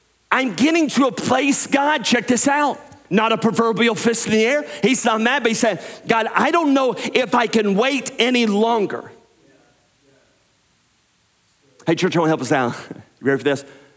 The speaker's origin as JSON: {"language": "English", "region": "North Carolina", "country": "United States", "tie": "born or raised there", "also_born_or_lived": "Tennessee / Alabama", "said": "I grew up my entire life in the South. I was born in Tennessee, grew up 5 years in Alabama, and then the rest of my life, I grew up in North Carolina. So I am a Southern boy at heart, for sure."}